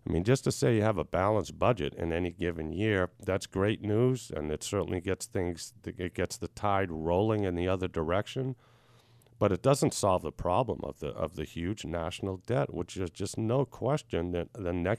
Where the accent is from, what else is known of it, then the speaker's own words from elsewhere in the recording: United States; As an American, I guess I'm willing to do it.